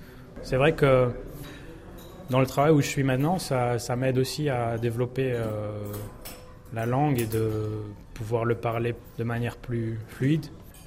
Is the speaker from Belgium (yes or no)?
yes; Belgium; also born or lived in England; J'ai grandi en Belgique, fait mes études en Angleterre. J'ai un père allemand et une mère qui vient de l'île Maurice.